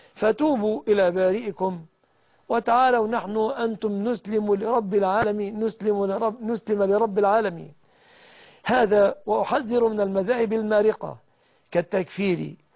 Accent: Egypt; بلادنا مصر

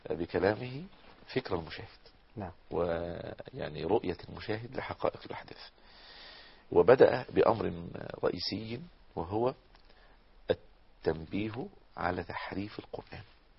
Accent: Egypt; عندنا في مصر هناك من يعتقد في المقبورين

